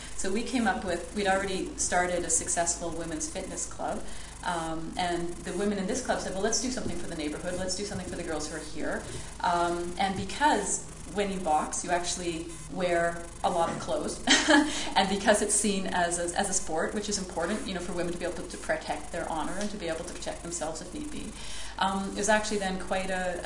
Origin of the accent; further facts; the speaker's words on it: Canada; Like, I'm Canadian